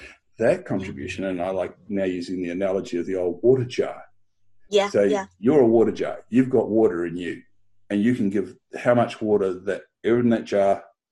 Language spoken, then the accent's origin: English; Australia; also born or lived in New Zealand; And I'm an Australian, New Zealand Australian.